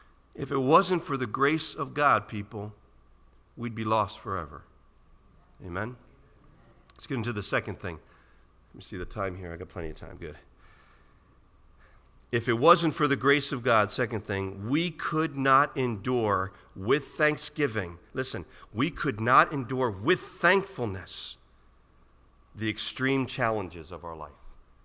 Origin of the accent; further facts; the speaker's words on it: New Jersey, United States; I grew up in Greenboro. We used to go through Plainfield all the time.